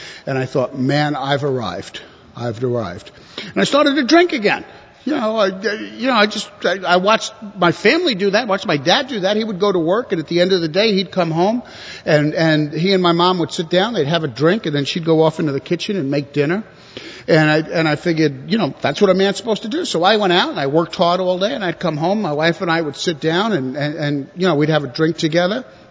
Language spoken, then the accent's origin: English; New York, United States; And growing up in New York, we got a lot of apartment houses, so my family would throw me out, and I'd go camp out on a rooftop next door or down the block or whatever.